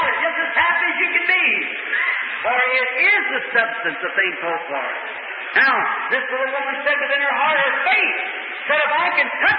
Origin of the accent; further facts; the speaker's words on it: United States; I'm an American. I love my country.